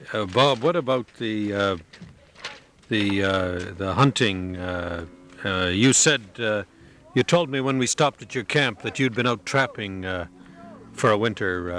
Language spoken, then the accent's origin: English; Canada; I come from Canada, but they asked me to come because they wanted somebody from outside Alaska.